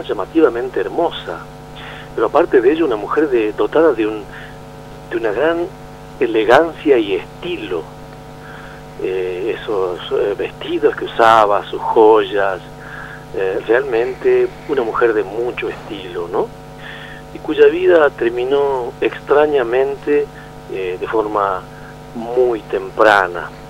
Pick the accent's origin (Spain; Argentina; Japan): Argentina; podría hablar como argentino y como un profesional del campo de la ciencia social.